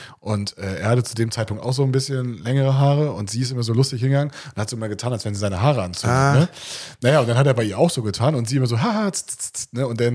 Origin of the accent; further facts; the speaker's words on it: East Germany, Germany; ich bin halt in der Platte groß geworden, ne, ostdeutsche Platte, alles Plattenbauten. Sozial war da halt auch viel, ne, viel Leute, die nicht so viel Geld hatten und wir hatten auch so ein Asylantenheim nebenan.